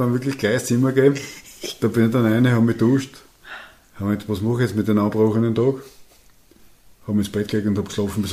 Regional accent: Austria; Da würde es bei uns in Österreich nicht gehen dürfen, weil es einfach zu gefährlich ist.

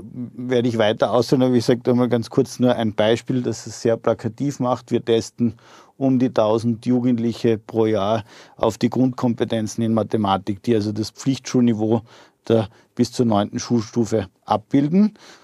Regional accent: Graz, Styria, Austria; Ich bin Geschäftsführer der Firma Intellexi, bin aus Graz, 42 Jahre alt, Vater von 3 Kindern

